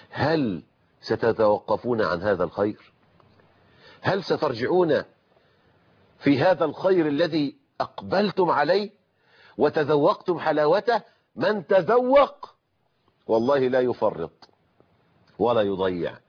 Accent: Egypt; لكن لهم في قانون الوصية الواجبة عندنا في مصر مثل نصيب أبيهم في حدود الثلث

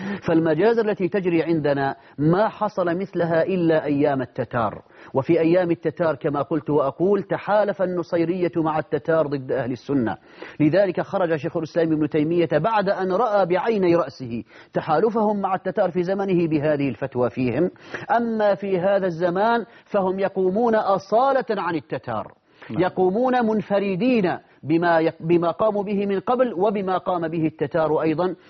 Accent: Syria; عندنا في سوريا

